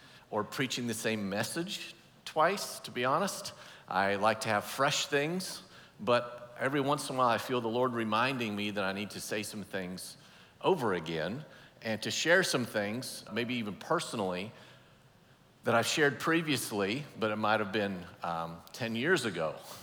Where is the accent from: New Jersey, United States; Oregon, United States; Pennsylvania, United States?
Oregon, United States; I grew up in Oregon, northeastern Oregon. If you've ever been out there, it's super isolated, middle of nowhere. My county that I grew up in is larger than some states in the United States, but it only has like 28,000 people.